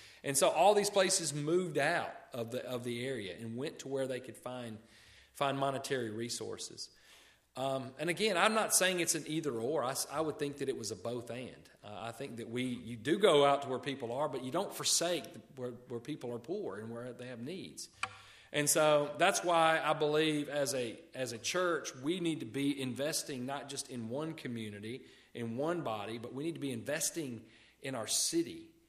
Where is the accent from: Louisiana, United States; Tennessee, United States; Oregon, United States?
Tennessee, United States; Memphis; now in Richmond, United States; But, you know, when we're from Memphis. Well, we're not born there, but we grew up there.